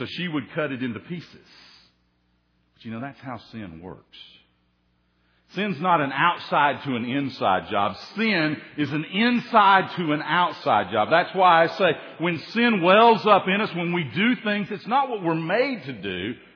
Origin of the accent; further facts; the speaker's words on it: Tennessee, United States; When I was a boy, growing up in Tennessee, we lived around apple orchards